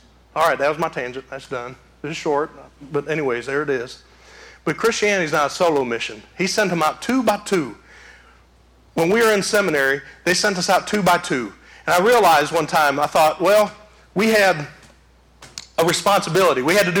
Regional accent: Michigan, United States; also born or lived in Olive Branch; I used to live in Olive Branch. You know, but I'm being from Michigan, I had no idea.

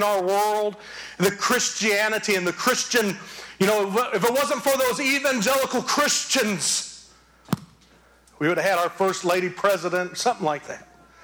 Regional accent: Detroit, Michigan, United States; Point being, I'm from Detroit anyway, I don't care.

